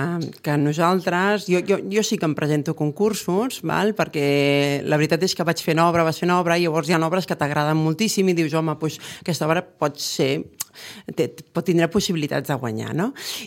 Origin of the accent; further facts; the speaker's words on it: Catalonia, Spain; Vinc del Maresme, he estiuejat tota la meva vida a la Costa Brava, des de molt petita.